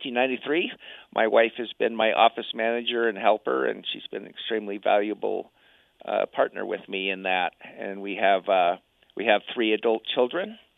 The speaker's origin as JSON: {"language": "English", "town": "Reno", "region": "Nevada", "country": "United States", "tie": "born or raised there", "said": "Actually, I grew up in Reno, went to Reno High, and graduated there in 72."}